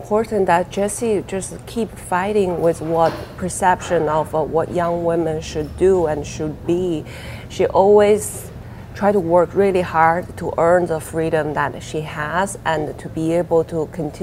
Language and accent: English; China; now in North America; And I saw that was really important coming from, we're both coming from China, an immigrant to North America.